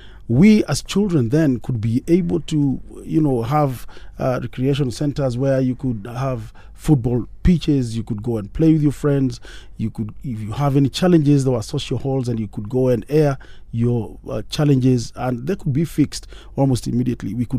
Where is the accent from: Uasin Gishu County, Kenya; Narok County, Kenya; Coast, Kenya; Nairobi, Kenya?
Nairobi, Kenya; I was born here in Nairobi, in Kangemi, a village called Kangemi. Not far from here, and I grew up in Nairobi and studied in Nairobi, and therefore my entire life I've been in this city, and I've seen this city grow.